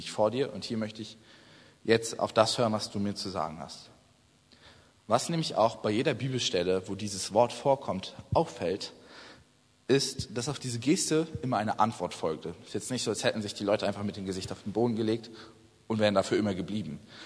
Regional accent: Güstrow, Mecklenburg-Vorpommern, Germany; Ich habe letztes Jahr bei uns in Güstrow, das ist 30 Kilometer, da komme ich ursprünglich her

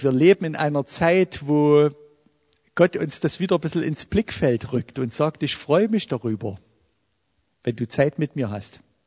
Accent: Wilkau-Haßlau, Saxony, Germany; Ich komme aus dem Flachland. Meine Stadt, wo ich herkomme, nennt sich das Tor zum Erzgebirge.

